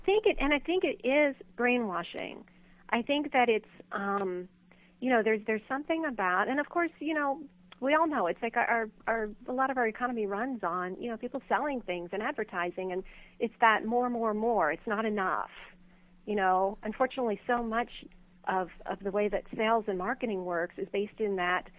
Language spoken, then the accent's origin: English; California, United States; I know this is going to sound a little cuckoo, but I'm from California